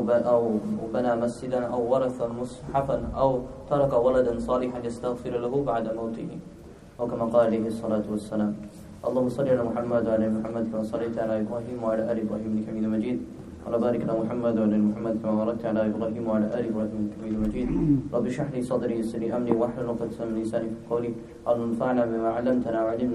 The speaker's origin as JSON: {"language": "English", "region": "New York", "country": "United States", "tie": "born or raised there", "said": "Myself being born and raised in New York, we've only seen Islam grow."}